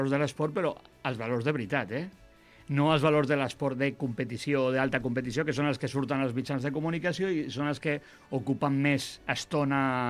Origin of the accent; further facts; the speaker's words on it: Catalonia, Spain; Els que som de Catalunya no li donem importància